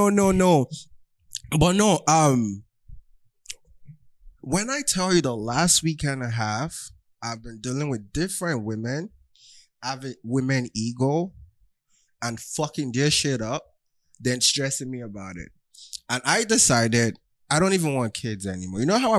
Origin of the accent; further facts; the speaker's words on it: Nigeria; I'm African.